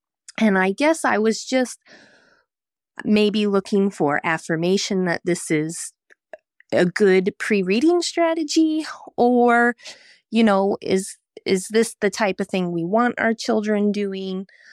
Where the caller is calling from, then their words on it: North Carolina, United States; I'm calling from Western North Carolina in the mountains.